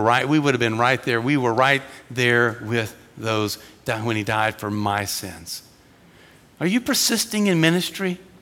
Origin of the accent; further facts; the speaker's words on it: Georgia, United States; we grew up in Georgia. If you catch a couple of Southern phrases here, we can translate later.